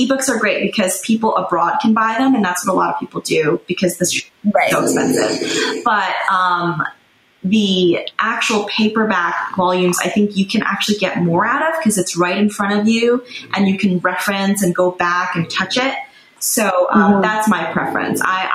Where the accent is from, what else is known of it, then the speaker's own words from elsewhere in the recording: New York, United States; You know, they produce in New York. I grew up in New York.